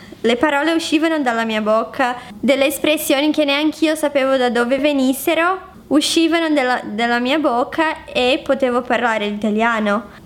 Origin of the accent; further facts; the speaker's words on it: Brazil; Italian is a second language; now in Italy; la moglie di Albi, sono brasiliana, ho 20 anni e abito in Italia da 3 anni.